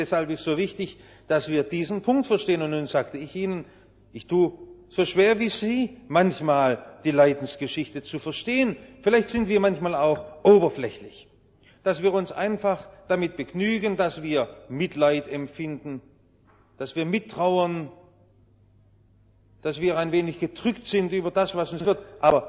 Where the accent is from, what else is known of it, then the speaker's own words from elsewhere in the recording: Baden-Württemberg, Germany; accent: Swabian; Ich bin Schwabe. Das kann ich nicht verleugnen. Ich kann noch so sehr mich bemühen, Schriftdeutsch zu reden. Es wird an Au und Ei immer wieder durchklingen, dass ich Schwabe bin.